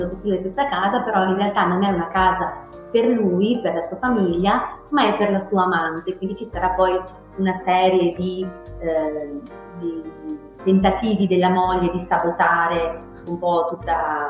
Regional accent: Affi, Veneto, Italy; Io non sono proprio di Cavaillon, sono di un paese vicino, sono di Affi

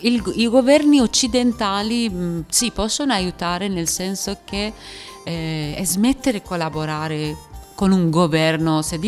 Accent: Iran; moved away; certo che mi manca tantissimo il mio paese, purtroppo anche nella questa situazione è molto rischioso tornare in Iran

